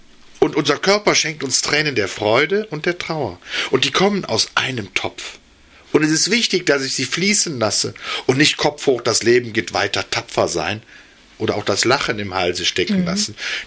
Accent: Cologne, North Rhine-Westphalia, Germany; als Rheinländer oder sage ich mal als Kölner

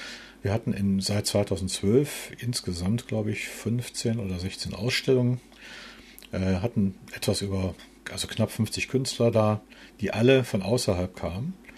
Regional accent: Bonn, North Rhine-Westphalia, Germany; also born or lived in Munich; Ich komme daher und es sind meine Wurzeln einfach. Ich bin gebürtiger Bonner, habe mal 5 Jahre lang versucht, in der Großstadt zu wohnen, in München.

